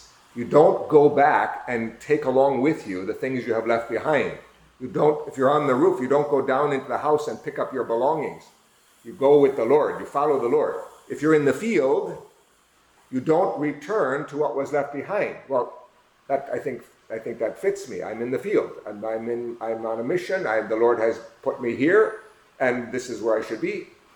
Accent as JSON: {"language": "English", "town": "St. Paul", "region": "Minnesota", "country": "United States", "lives_now": "Philippines", "said": "I said, no, I live in the Philippines. She said, well, where are you from? I said, I'm from St. Paul, Minnesota."}